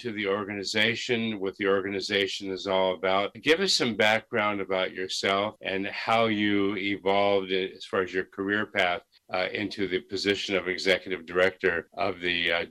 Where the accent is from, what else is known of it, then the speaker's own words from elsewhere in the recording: Florida, United States; I grew up in Florida.